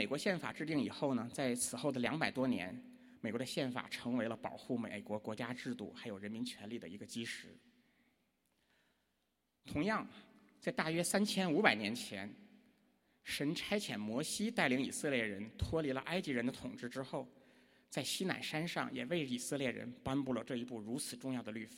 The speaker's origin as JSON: {"language": "Chinese", "country": "China", "tie": "born or raised there", "said": "我们在大陆长大的不少人都从英语课本中学过这样的一段话，甚至背过。"}